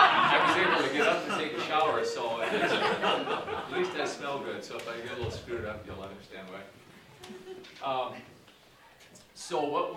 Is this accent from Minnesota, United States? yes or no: yes; Minneapolis, Minnesota, United States; I'm from Minneapolis. I'm a retired lawyer.